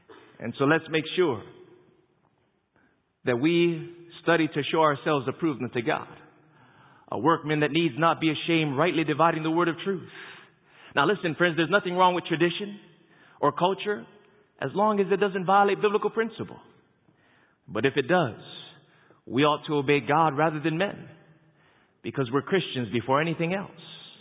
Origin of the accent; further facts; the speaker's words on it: Hawaii, United States; I'm from Hawaii. He's from Hawaii.